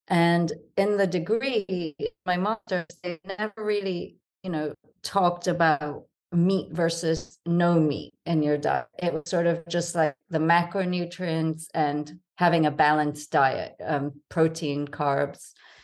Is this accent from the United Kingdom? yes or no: no; Jamaica; born there; So I was born in Jamaica, and my dad always ate a lot of fruit and vegetables.